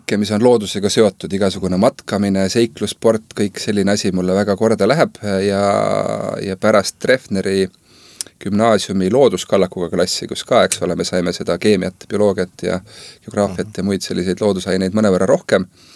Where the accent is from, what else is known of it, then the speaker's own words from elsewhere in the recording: Põlva, Põlva County, Estonia; now in Saaremaa, Estonia; me oleme tegelikult pärit jah, nii-öelda Lõuna-Eestist, Tartust, preelavad nad praegult, aga mina isegi tulen täitsa Põlvast.